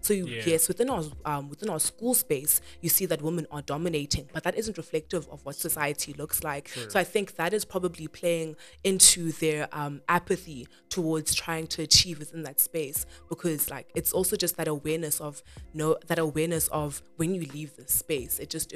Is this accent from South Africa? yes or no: yes; South Africa; seeing the position that we're in as South African youth and South Africa as a whole